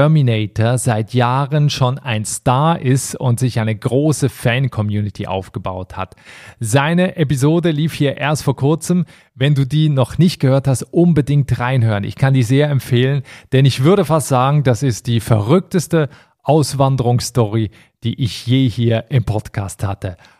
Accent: Switzerland; Ich bin Schweizer, ja. Ich kann doch selber nicht richtig die Grammatik, ja.

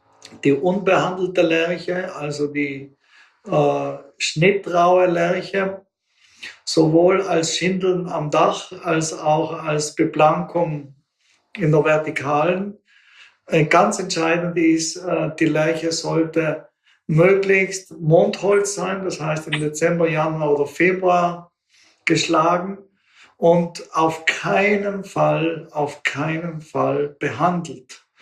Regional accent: Dolomites, Italy; moved away as an adult; Natürlich denke ich an die Dolomiten. Das ist meine Heimat. Ich habe die zwar mit 18 verlassen, aber die Dolomiten sind eine Konstante in meinem Leben.

